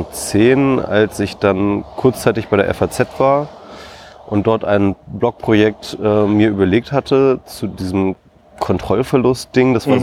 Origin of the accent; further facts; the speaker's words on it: Isernhagen, Lower Saxony, Germany; Ich komme aus Hannover ursprünglich, bin ich dort in Hannover in der Nähe aufgewachsen, Isernhagen, um genau zu sein.